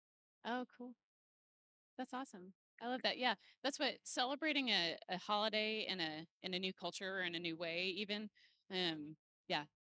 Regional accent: Illinois, United States; now in Texas, United States; and especially because I grew up in Illinois, the seasons had more defined the characteristics, right?

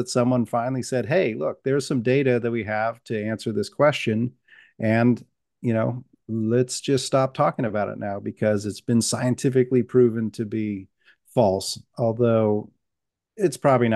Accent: New York, United States; I'm in New Yorker, not YouTube

